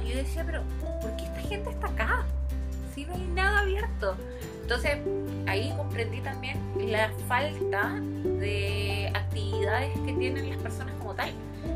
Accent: Santiago, Santiago Metropolitan Region, Chile; yo me acuerdo de que de chica acá en Santiago habían dos malls importantes, Parque Arauco y Apomanque.

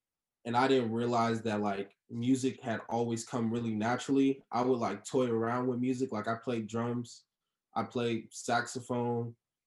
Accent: Corona, California, United States; I grew up in the Corona Riverside area. I spent, like, a lot of my time in, like, high school and to now in Corona. So, I mostly claim Corona

